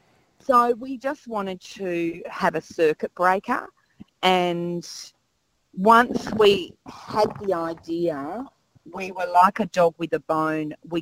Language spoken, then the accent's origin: English; Queensland, Australia; I'm a Queenslander.